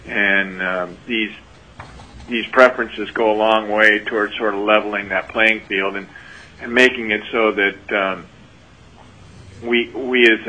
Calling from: Anchorage, Alaska, United States; I'm testifying from Anchorage. I own a small IT services firm here.

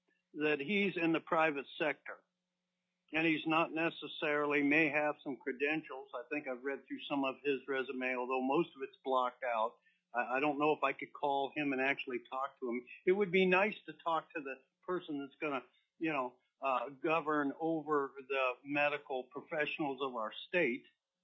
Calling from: Hawaii, United States; I'm a 56-year Alaska resident. I live and reside normally in Kenai, Alaska. I'm calling you from the Paradise Islands of Hawaii.

